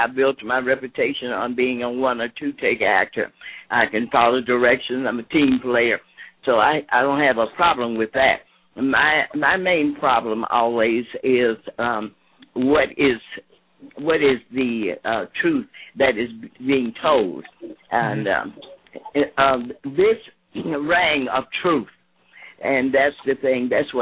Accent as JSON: {"language": "English", "town": "Chicago", "region": "Illinois", "country": "United States", "tie": "born or raised there", "also_born_or_lived": "Texas", "said": "because I grew up on the south side of Chicago. Even though I was born in Texas, but from third grade through high school, I was in Chicago on the south side."}